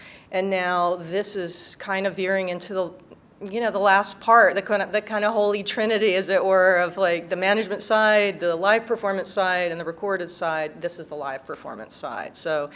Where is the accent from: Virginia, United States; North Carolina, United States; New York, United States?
North Carolina, United States; now in Miami Beach, United States; I grew up in North Carolina, so, you know, these many years that I've been living in Miami Beach, which has its very distinct charms, I really miss seasons.